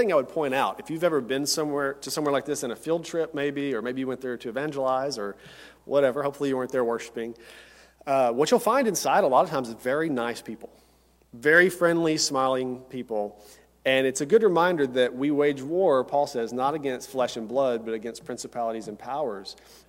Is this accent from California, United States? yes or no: no; Tennessee, United States; And even when I grew up in Tennessee, and I went through a teacher licensure program in college.